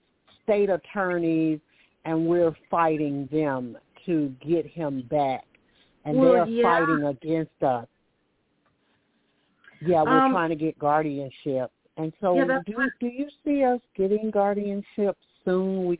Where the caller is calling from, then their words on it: Alabama, United States; I'm calling from Alabama.